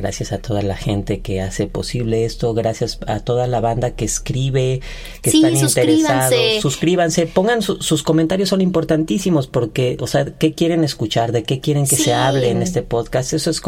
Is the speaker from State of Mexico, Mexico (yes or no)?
yes; Ixtapan de la Sal, State of Mexico, Mexico; los hacen en mi pueblo, Ixtapan de la Sal, Estado de México, perdón.